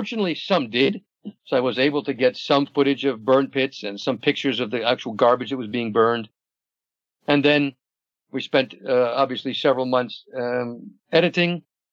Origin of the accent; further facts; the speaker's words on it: United States; moved away as an adult; now in Netherlands; Basically, I'm originally from the States. I live now in Holland. I've lived here for about 25 years